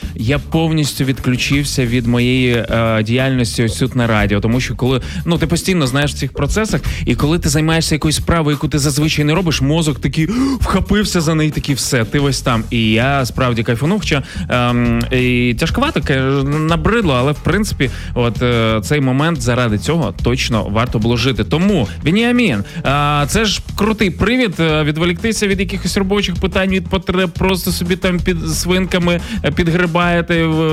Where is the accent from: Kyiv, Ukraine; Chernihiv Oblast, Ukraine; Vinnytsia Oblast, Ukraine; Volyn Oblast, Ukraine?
Kyiv, Ukraine; Я з Києва.